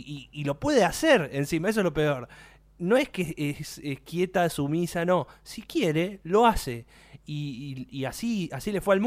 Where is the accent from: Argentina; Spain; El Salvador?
Argentina; Río Cuarto, Córdoba; No sé lo que están hablando, soy de Río Cuarto.